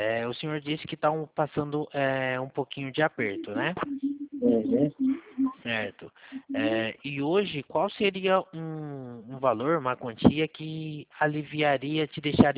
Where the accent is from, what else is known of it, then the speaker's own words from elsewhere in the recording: Valinhos, São Paulo, Brazil; sou aqui de Valinhos